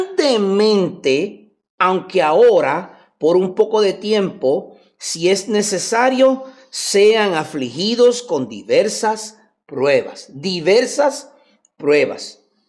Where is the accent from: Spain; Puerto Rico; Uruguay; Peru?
Puerto Rico; Nosotros somos puertorriqueños y nosotros decimos Jesús